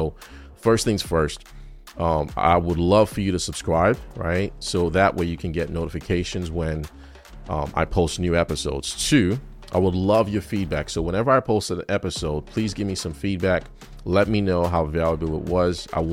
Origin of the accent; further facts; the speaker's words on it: Nigeria; I am Nigerian.